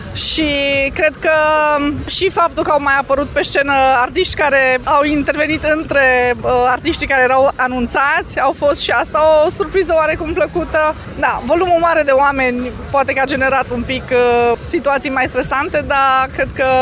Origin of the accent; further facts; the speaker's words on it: Cluj-Napoca, Cluj County, Romania; Da, sunt din Cluj. Locuiesc chiar aici, lângă Cluj Arena.